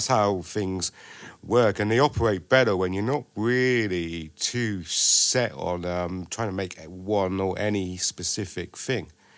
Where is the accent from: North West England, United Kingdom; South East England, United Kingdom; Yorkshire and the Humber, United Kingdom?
Yorkshire and the Humber, United Kingdom; York; I grew up in York. In the north, yeah.